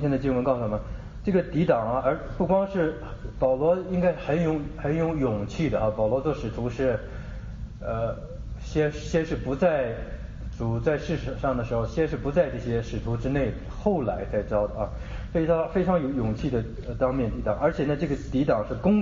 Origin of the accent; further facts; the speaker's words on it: China; 我们中国人讲面子